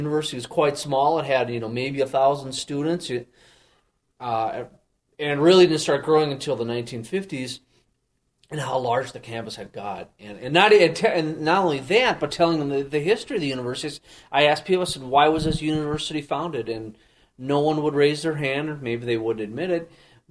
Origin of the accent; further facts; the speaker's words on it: Minnesota, United States; it's funny, I'm from Minnesota, and the first time I was on campus was when I interviewed for this job in 2007. And I have relatives in central Minnesota